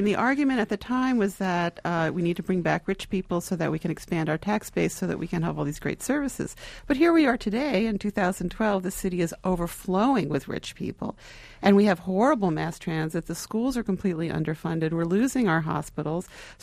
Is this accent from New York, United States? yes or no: yes; New York City, New York, United States; This was the time in which I grew up in New York. So New York at that time was an open city.